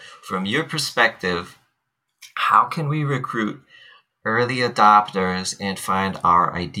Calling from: Honolulu, Hawaii, United States; I'm calling from Honolulu, Hawaii.

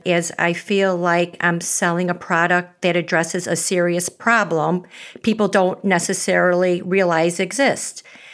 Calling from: Hinsdale, Illinois, United States; I am calling from Hinsdale, Illinois.

